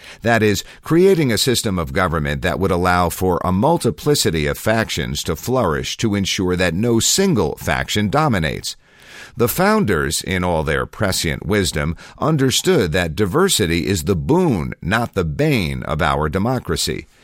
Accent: Utah, United States; the Utah Compromise, an historic anti-discrimination law passed by my home state's legislature in 2015

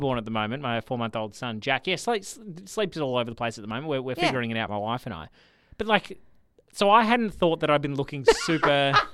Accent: Lang Lang, Victoria, Australia; because I grew up near Lang Lang, so I did my test in Frankston

